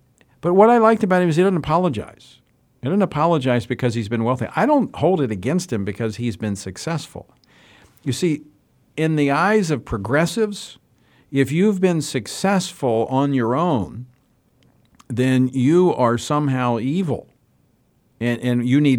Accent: Louisiana, United States; which is a cutoff in my home state of Louisiana.

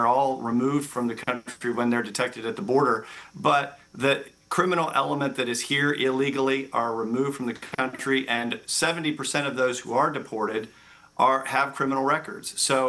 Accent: Virginia, United States; Virginia doesn't even have 9 million. It's about 8.8 at this point. So more than the population of my home state came into this country illegally

